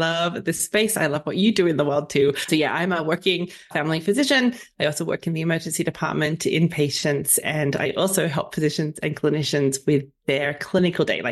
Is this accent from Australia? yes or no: yes; Australia; So I'm from Australia